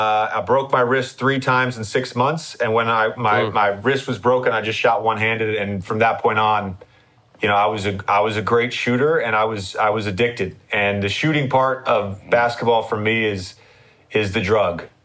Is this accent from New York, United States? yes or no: no; Virginia, United States; like UVA, and I was from Virginia, so UVA was on me hard